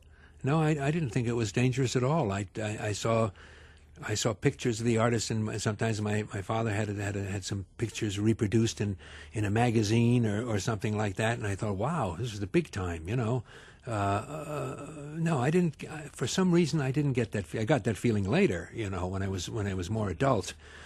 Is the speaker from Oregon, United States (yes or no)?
no; New York, United States; You know, the house was full of them. We had all kinds of interesting people. I think it was a great way to grow up.